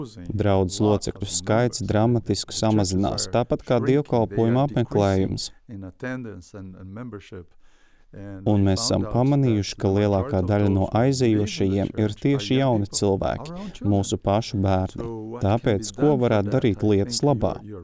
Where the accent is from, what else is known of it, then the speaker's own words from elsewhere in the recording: Brazil; Esmu dzimis un audzis Brazīlijā